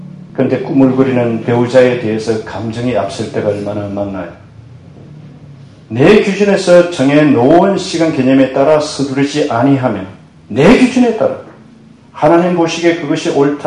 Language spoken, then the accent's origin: Korean; South Korea; also born or lived in Seoul; 저는 바닷가가 보이는 어촌에서 자랐습니다.